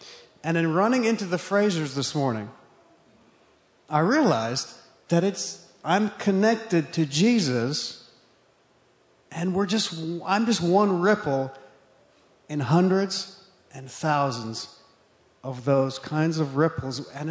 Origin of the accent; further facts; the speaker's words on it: Zimbabwe; I was born in Zimbabwe, Rhodesia at the time, and I just grew up there. That was my home. I didn't know anything else. And my parents were also born there.